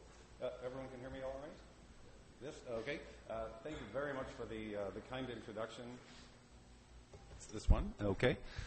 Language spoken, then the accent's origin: English; Toronto, Ontario, Canada; born there; I was born in Toronto, but if it's of any redeeming value, my father grew up in Montreal West on Brock Avenue